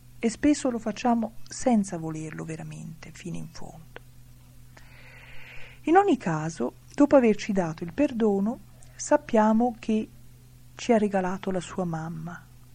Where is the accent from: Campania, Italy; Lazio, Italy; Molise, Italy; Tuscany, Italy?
Lazio, Italy; Rome; a un'oretta da Roma, perché io sono romana, anche se mia mamma era lombarda, ma aveva sposato un romano